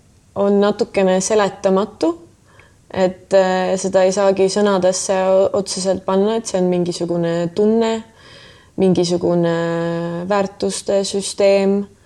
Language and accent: Estonian; Tallinn, Harju County, Estonia; kuna ma olen sündinud tegelikult Tallinnas ja esimesed aastad oma elust siin elanud